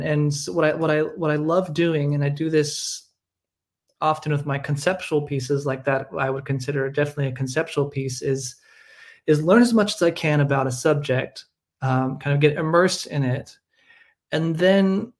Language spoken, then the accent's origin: English; Los Angeles, California, United States; I grew up in Los Angeles as well.